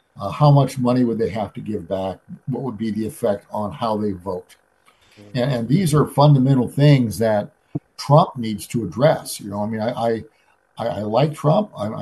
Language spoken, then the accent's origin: English; Missouri, United States; You know, I mean, originally I'm from Missouri, so you got to show me.